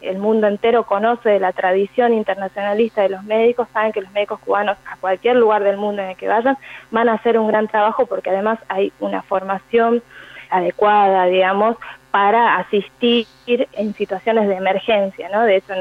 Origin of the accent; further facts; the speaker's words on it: Embarcación, Salta, Argentina; moved away; yo para poder estudiar medicina tenía que salirme de allá de Embarcación, de donde soy yo